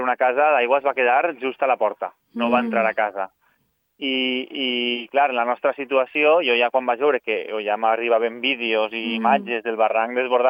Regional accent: Castelló de la Plana, Valencian Community, Spain; born there; now in Paiporta, Spain; No, mira, jo no sóc de Paiporta, no sóc nascut ací, sóc nascut a Castelló, però ja fa anys que visc ací i que treballo ací a Paiporta.

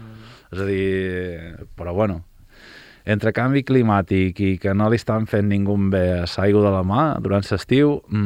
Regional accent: Balearic Islands, Spain; Però el que som els eivissencs i aquí Formentera, res, tio, molt poc

